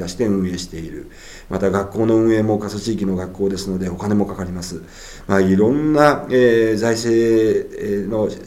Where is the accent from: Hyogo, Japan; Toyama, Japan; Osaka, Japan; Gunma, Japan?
Gunma, Japan; 今私の地元群馬県、はい、土砂災害の非常に多いところです。